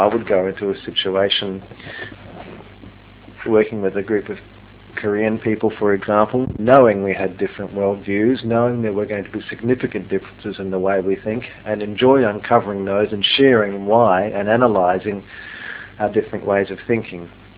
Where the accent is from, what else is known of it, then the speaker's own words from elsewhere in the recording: Australia; I'm Australian, they're Egyptian.